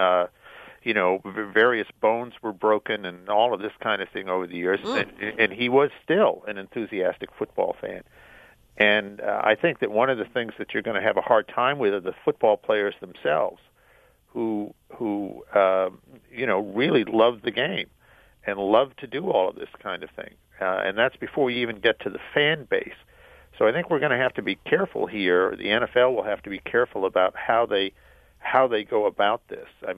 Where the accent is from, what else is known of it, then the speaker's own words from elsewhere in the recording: New England, United States; As I say, I grew up in New England, and I love baseball.